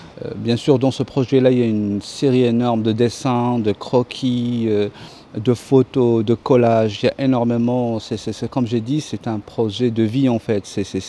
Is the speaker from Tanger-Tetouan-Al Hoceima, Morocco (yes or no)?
yes; Tangier, Tanger-Tetouan-Al Hoceima, Morocco; French is a second language; moved away; moi je suis arrivé du Maroc, de Tanger, à faire des études en Italie